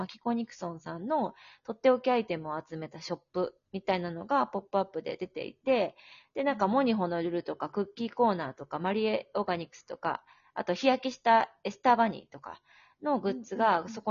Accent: Osaka, Japan; 私地元が大阪なので、ちょうど帰国の時に

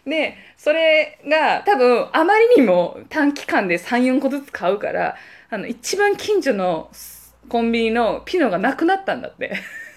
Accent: Hiroshima, Japan; moved away as an adult; also born or lived in Osaka; 私、実家に、広島出身だけど、大阪から、大学から大阪に出たから

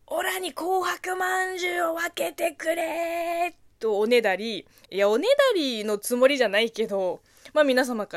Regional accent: China; Japanese is a second language; この番組は中国生まれ中国育ちの私

